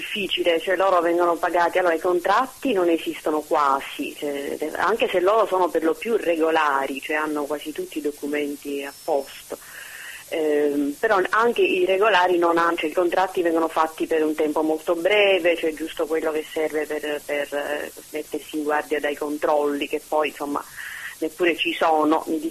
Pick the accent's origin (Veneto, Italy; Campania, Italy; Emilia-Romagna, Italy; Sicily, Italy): Sicily, Italy; Palermo; Noi, diciamo, io sono di Palermo